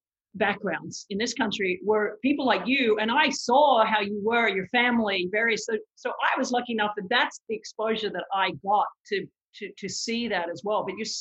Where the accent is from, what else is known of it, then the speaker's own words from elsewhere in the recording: Australia; I mean, I've had the luxury of, like, you know, I grew up in Australia.